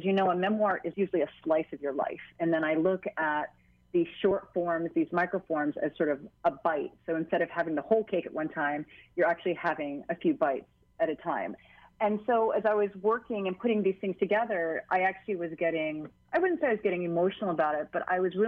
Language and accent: English; Hawaii, United States; for me, it was an identity piece about being Chinese American. You know, what does that mean? And being Chinese American in Hawaii, what does that mean?